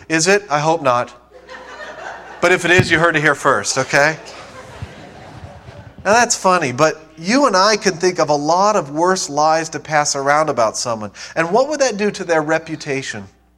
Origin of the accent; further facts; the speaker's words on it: Ohio, United States; I'm originally from Ohio.